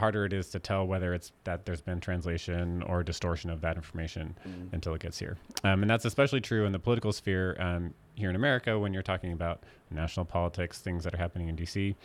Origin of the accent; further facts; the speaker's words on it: Oregon, United States; also born or lived in Northern California; So I think, I grew up in Southern Oregon and Northern California, actual Northern California, not the Bay Area, but Northern California.